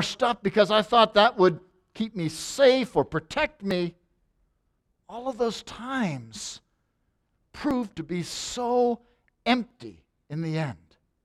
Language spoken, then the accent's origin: English; Pittsburgh, Pennsylvania, United States; but my brother and I, growing up in Pittsburgh, would watch studio wrestling.